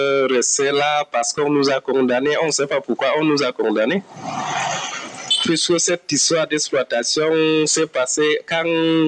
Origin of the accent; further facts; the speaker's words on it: Djefatou, North, Cameroon; born there; Bon, je suis né à Djefatou.